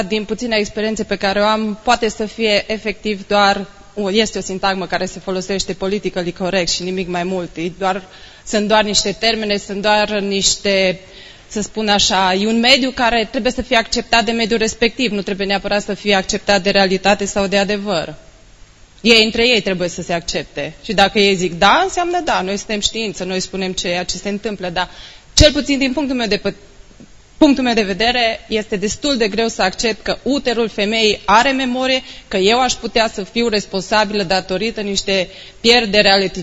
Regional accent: Cluj, Cluj County, Romania; Eu sunt din Cluj, voi fi aici.

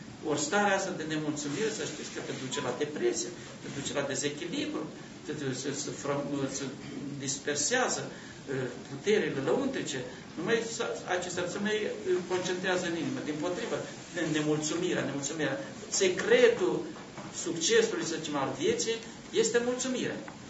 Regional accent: Romania; ca și creștin, ca și român, ca și creștin, ortodox, născut, trăscuți, uite, până la vârsta asta, în țara asta

